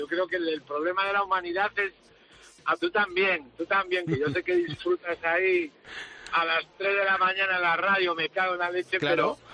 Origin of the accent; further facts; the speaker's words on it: Vigo, Galicia, Spain; Yo soy de Vigo, pero mi padre era de Villa García de Arosa, de Villa Juan, concretamente.